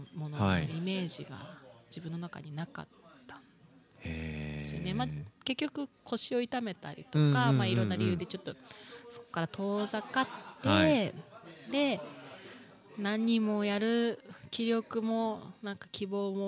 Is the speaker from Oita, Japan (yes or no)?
no; Kawagoe, Saitama, Japan; 川越生まれ、はい、川越育ちでございますね。ただ残念ながら中心市街地ではございませんで。